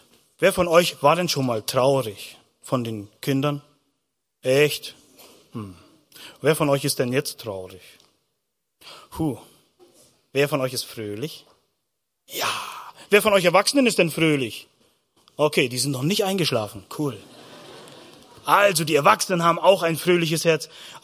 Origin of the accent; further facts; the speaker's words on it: Northern Germany, Germany; now in Austria; oder wir sind mittlerweile 14 Jahre in Österreich. Ich traue mich immer noch nicht Skifahren. Ich komme halt aus dem Norden Deutschlands